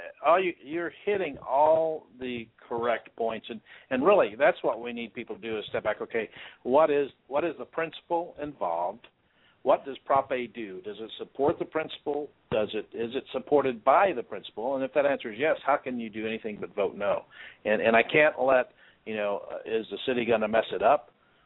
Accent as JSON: {"language": "English", "town": "Piedmont", "region": "Missouri", "country": "United States", "tie": "born or raised there", "said": "You know, I grew up in Piedmont down in southeast Missouri, a town of 1900."}